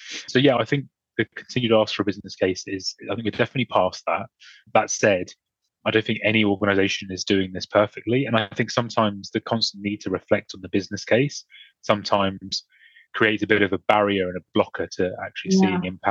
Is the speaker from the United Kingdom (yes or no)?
yes; Brighton, South East England, United Kingdom; also born or lived in London; Whilst I was born in South London, which is a very diverse part of the country, I then spent most of my upbringing in Brighton.